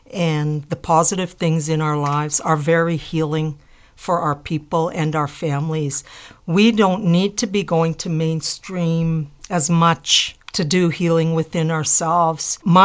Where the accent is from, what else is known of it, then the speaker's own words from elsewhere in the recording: Manitoba, Canada; I grew up in Lake Manitoba Treaty 2 First Nation.